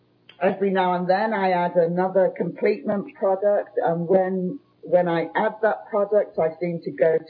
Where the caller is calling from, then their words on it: Perth, Western Australia, Australia; I'm calling from Perth.